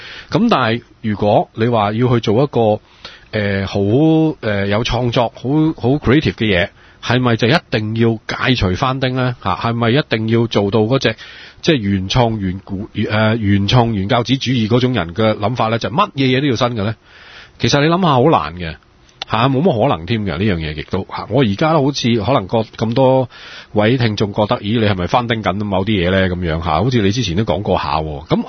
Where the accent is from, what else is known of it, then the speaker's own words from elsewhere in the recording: Shanghai, China; 咁我哋上海人食嘅月餅好似個即係漢堡包嘅舊肉咁樣嘅啫，